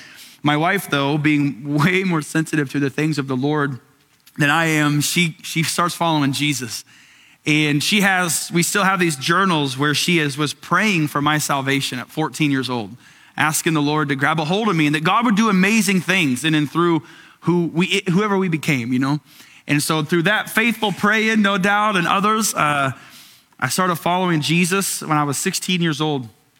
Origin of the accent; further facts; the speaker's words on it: Crawfordsville, Indiana, United States; I grew up in Crawfordsville, Indiana, 60 minutes west of here.